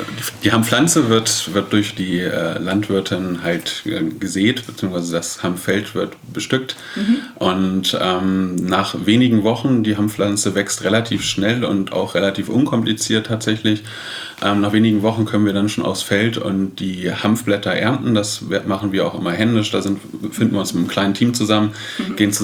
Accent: Duderstadt, Lower Saxony, Germany; moved away as an adult; now in Hamburg, Germany; Genau, ich bin in Duderstadt geboren und auch aufgewachsen. Ich bin vor 10 Jahren nach Hamburg gezogen

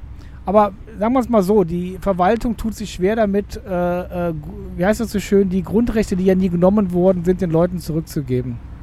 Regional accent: Cologne, North Rhine-Westphalia, Germany

